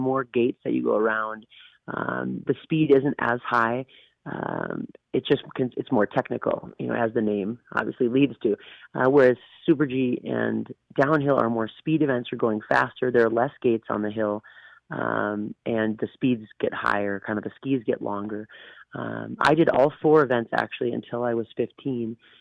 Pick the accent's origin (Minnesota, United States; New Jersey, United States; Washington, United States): Minnesota, United States; I grew up in Minnesota and skied out of a little area called Buck Hill.